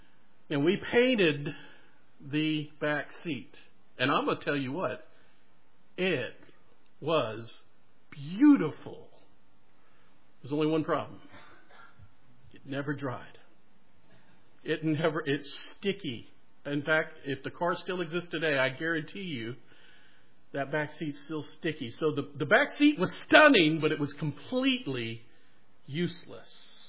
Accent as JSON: {"language": "English", "region": "Mississippi", "country": "United States", "tie": "born or raised there", "said": "I want you to know that I am from Ocean Way, and I was raised in Mississippi."}